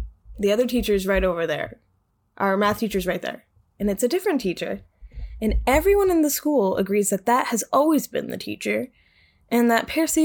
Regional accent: Maine, United States; So I'm from Maine.

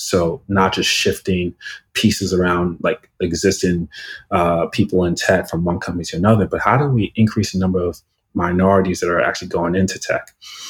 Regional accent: New York, United States; also born or lived in Nigeria; I'm Nigerian. I grew up in New York. I got to New York when I was 4 years old. I went to public school in New York, but then I went to a boarding high school in Virginia.

